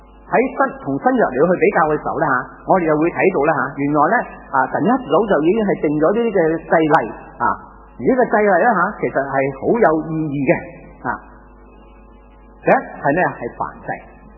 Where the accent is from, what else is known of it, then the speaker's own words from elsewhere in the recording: China; 你发觉咧，我哋中国人做生意好叻噶吓